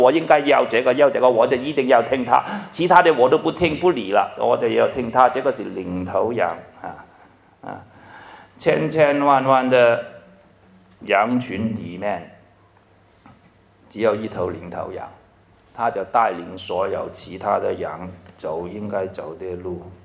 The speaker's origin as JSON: {"language": "Chinese", "country": "Hong Kong", "said": "现在特别是最近我香港人很多讲啊"}